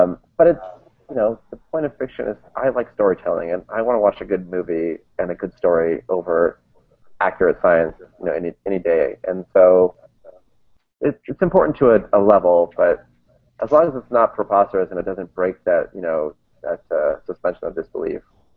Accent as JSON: {"language": "English", "country": "Japan", "tie": "born or raised there", "said": "I grew up in Japan, so I watch a lot of the 90s era anime."}